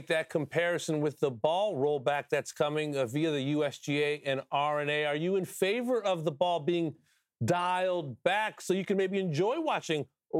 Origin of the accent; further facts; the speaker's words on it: Los Angeles, California, United States; I'm from Los Angeles, so I'm biased.